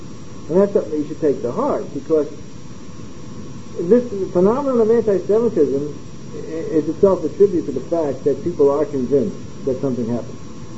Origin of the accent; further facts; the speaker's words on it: Belgium; Because now I'm from Belgium. I wish that God had chosen the Belgian people.